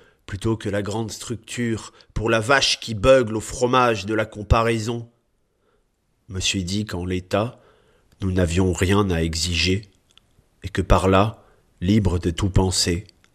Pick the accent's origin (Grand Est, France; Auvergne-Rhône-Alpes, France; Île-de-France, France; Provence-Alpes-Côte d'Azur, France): Auvergne-Rhône-Alpes, France; Saint-Julien-en-Genevois; born there; also born or lived in Nice / Bordeaux / Biarritz; je suis né à Saint-Julien-en-Genevois, il est vrai, mais en fait j'ai jamais habité là-bas. J'ai habité beaucoup à Nice, puis à Bordeaux, puis à Biarritz, puis un peu dans plusieurs endroits.